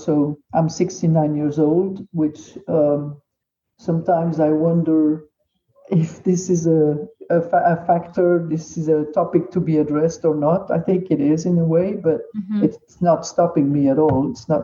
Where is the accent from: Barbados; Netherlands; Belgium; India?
Belgium; moved away as an adult; also born or lived in France; now in United States; Well, I am a Belgian citizen, mm-hmm. and I grew up in Belgium and then lived in France for a while. I've moved to the United States 5 years ago to marry my high school sweetheart, who's an American.